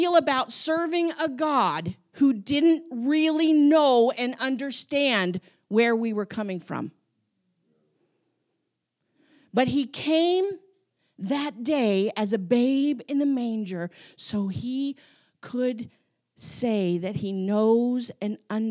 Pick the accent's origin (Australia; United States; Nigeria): United States; Wyoming; I grew up in Wyoming in cattle country, and I've been in a few barns.